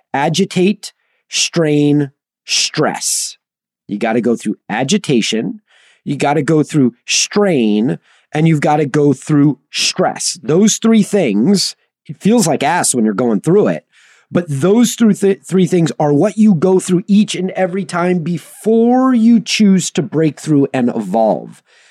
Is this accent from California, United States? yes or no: yes; Los Angeles, California, United States; You know, I grew up in Los Angeles, had the influence of the greatest radio voices of all time